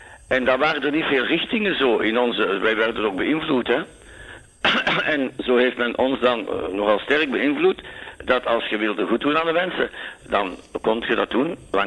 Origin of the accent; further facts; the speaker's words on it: Flanders, Belgium; Ja, ik ben afkomstig van de Kempen, van de Noorderkempen.